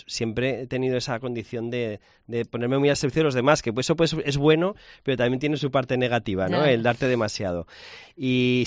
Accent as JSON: {"language": "Spanish", "town": "Zaragoza", "region": "Aragon", "country": "Spain"}